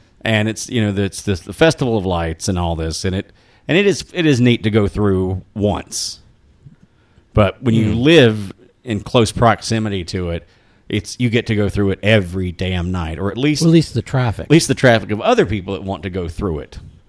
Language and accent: English; Mooresville, North Carolina, United States; they moved back home to where I grew up in Mooresville.